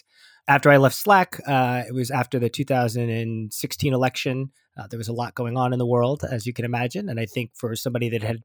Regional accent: Los Alamos, New Mexico, United States; I grew up in New Mexico, primarily, a little town called Los Alamos. One of the things that happens when you grow up in a small town is sometimes you think about bigger places, and particularly when you grow up in the mountains far away from things.

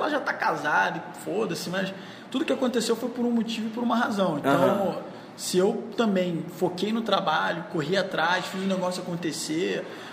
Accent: Rio de Janeiro, Brazil; E é carioca. Geralmente quando eu viajo, o cara já sabe que eu sou do Rio de Janeiro.

